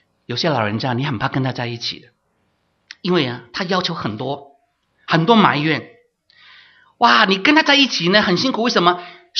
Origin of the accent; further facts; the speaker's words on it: China; 就是我们中国人自己这一种观念